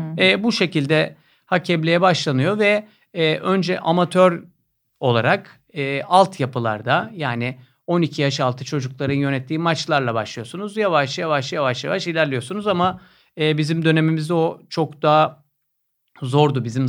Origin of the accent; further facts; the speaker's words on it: Istanbul, Turkey; Ben 26 Eylül 1975 İstanbul doğumluyum. Biz ailece Kuzguncukluyuz diyebilirim.